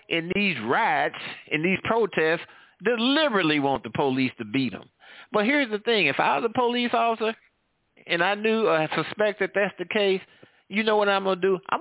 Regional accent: St. Louis, Missouri, United States; I'm from St. Louis. I know what happened.

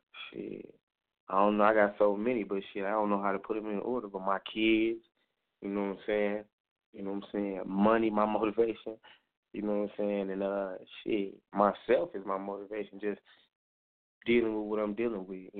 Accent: Memphis, Tennessee, United States; I grew up in Mitchell Heights, man, North Memphis, man.

